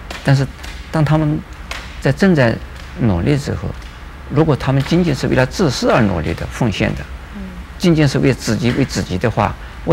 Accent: China; 这是像我们中国人所说的自古耕耘

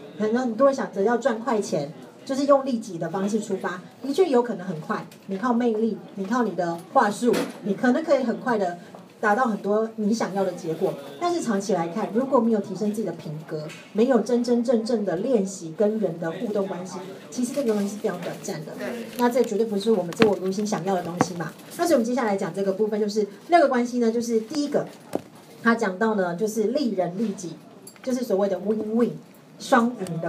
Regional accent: Taiwan; 但是我们台湾人的教育常常是反过来讲的

